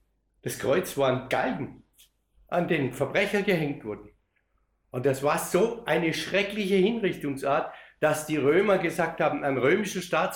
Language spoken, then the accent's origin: German; Baden-Württemberg, Germany; wo ich aufgewachsen bin, in einem kleinen Dorf in Nordbaden, südlich von Heidelberg.